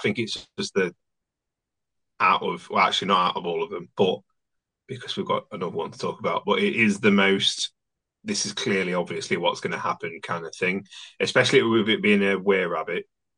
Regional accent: United Kingdom; especially as a Brit

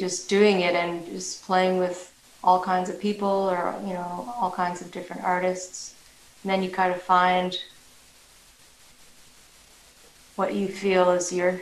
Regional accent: Toronto, Ontario, Canada; You know, I grew up in Toronto

